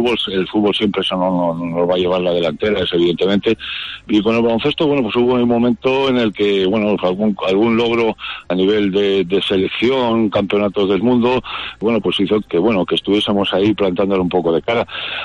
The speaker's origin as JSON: {"language": "Spanish", "town": "Leganés", "region": "Community of Madrid", "country": "Spain", "tie": "born or raised there", "said": "eso viene de cuando empecé a jugar a balonmano, allá en mi pueblo, en Leganés."}